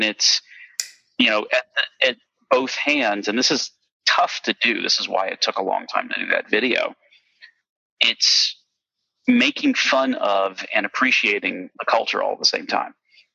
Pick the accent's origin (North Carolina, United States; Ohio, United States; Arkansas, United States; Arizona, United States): North Carolina, United States; Goldsboro; I grew up in Goldsboro, North Carolina, which is an Air Force based town. And in the 1980s, it had a population of 25,000 people.